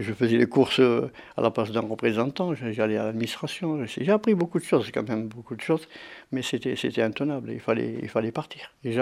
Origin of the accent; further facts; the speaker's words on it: Algeria; moved away as an adult; D'abord, avant de venir, j'ai très souffert en Algérie, d'abord à l'école.